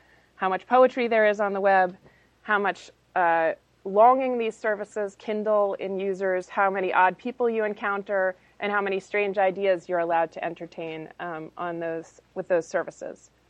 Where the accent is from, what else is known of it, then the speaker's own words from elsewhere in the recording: New Hampshire, United States; Dartmouth, the college in my hometown, had set up a mainframe computer and given townies like me who were in grade school the chance to learn Dartmouth Basic